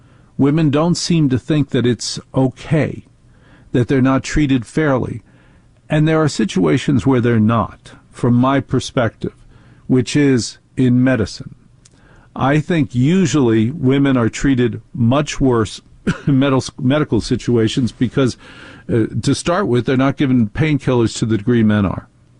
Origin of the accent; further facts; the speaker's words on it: Maplewood, New Jersey, United States; I grew up in Maplewood, New Jersey.